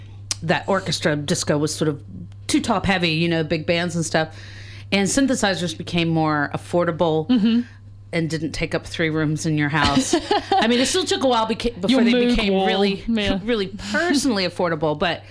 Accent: Los Angeles, California, United States; I was a Valley Girl. I was from the Valley in LA. And I literally talk like that.

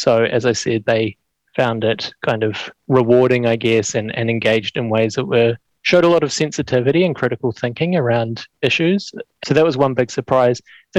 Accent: South Island, New Zealand; I mean, I'm from the South Island.

